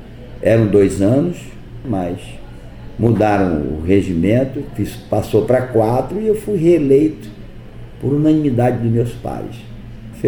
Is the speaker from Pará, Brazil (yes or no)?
yes; Pará, Brazil; born there; Olha, nós nascemos no Marajó, né? Nasci no interior pobre, lá no, na área de chama-se área de Campos do Marajó